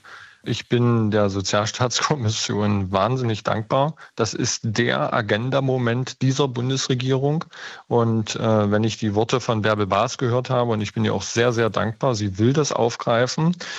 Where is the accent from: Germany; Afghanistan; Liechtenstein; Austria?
Germany; East Germany; und das sage ich als Ostdeutscher